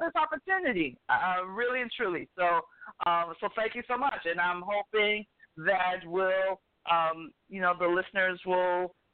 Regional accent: Akron, Ohio, United States; now in Miami, United States; I am based in Miami, Florida. I am a comedian. A writer, entertainer. I grew up in Ohio, in Akron, Ohio, what? Land of LeBron James.

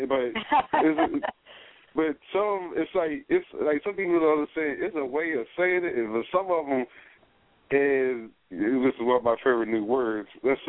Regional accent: New Jersey, United States; I'm gonna remind you, I am from Jersey, so I will snap your behind.

